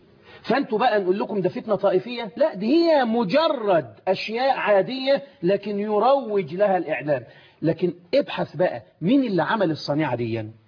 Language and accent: Arabic; Egypt; احنا دلوقتي بنتكلم كمصريين.